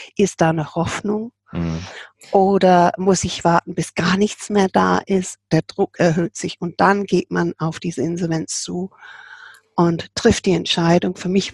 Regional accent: England, United Kingdom; German is a second language; Ich habe als Engländerin immer überlegt, was die Wörter dann bedeuten.

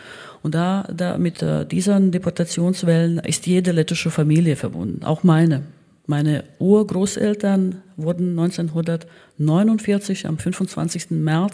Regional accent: Valmiera, Vidzeme, Latvia; Aber ich komme nicht aus Riga, ich komme aus Valmiera, eine kleinere Stadt im Norden von Lettland

